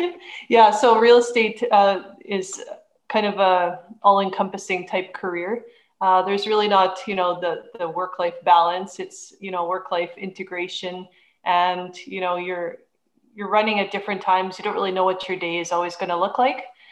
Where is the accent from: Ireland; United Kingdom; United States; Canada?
Canada; And as you mentioned, I'm from Canada.